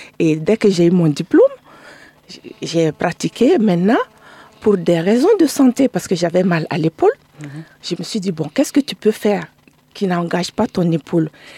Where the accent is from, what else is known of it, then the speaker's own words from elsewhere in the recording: Bobo-Dioulasso, Hauts-Bassins, Burkina Faso; Je suis originaire de Bobo Dioulasso.